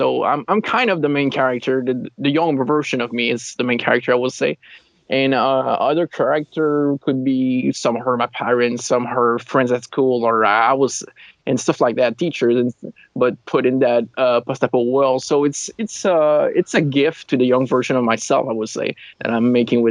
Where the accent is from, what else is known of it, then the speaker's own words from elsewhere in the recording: Quebec, Canada; English is a second language; I'm from Quebec. It's the French-Canadian place in Canada, and we got like a winter that is like 8 months long.